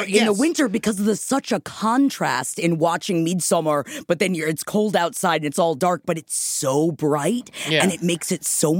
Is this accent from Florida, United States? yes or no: yes; Florida, United States; Yes, yeah, we're from Florida, Henry.